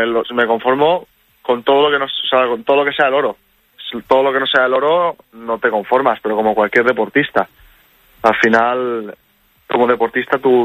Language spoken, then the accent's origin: Spanish; Catalonia, Spain; yo, por ejemplo, no soy vasco, soy catalán. Todo el mundo me pregunta que si soy vasco, pero no, soy